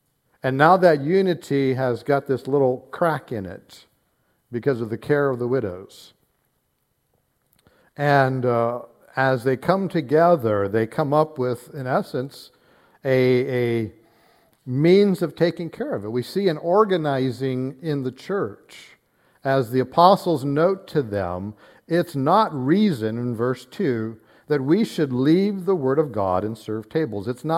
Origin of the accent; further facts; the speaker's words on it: Indiana, United States; born there; also born or lived in California / South Carolina; I'm a Hoosier by birth, yes. I still hold to that. I'm proud of that. I like that thought. But I have lived in California just as long as I've lived in Indiana. I've lived in South Carolina